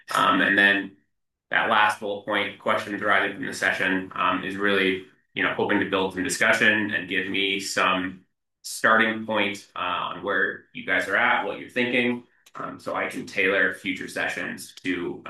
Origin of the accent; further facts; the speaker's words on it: Bozeman, Montana, United States; So I grew up in Bozeman instead.